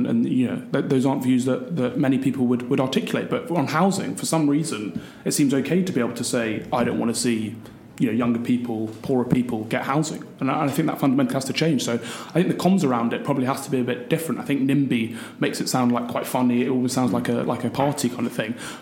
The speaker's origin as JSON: {"language": "English", "town": "Westminster", "region": "London", "country": "United Kingdom", "tie": "born or raised there", "said": "And I was born in Westminster. I've lived my entire life in Westminster."}